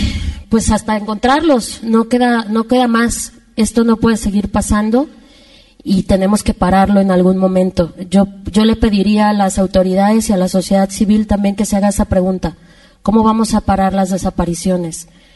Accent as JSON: {"language": "Spanish", "region": "Querétaro", "country": "Mexico", "said": "vengo del estado de Querétaro, un estado que por su territorio y su ubicación geográfica es el paso de muchas situaciones que conllevan en la República."}